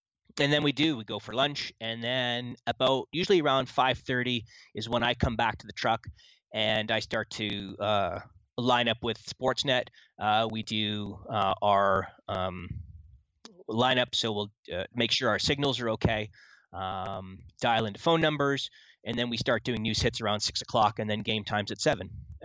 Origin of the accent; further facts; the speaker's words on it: Brampton, Ontario, Canada; So I grew up in Brampton, and I grew up a 10-minute bike ride from the station.